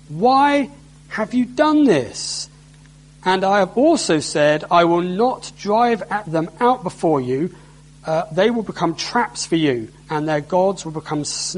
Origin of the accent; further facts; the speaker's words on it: London, United Kingdom; the house I grew up in West London had an old World War II air raid shelter.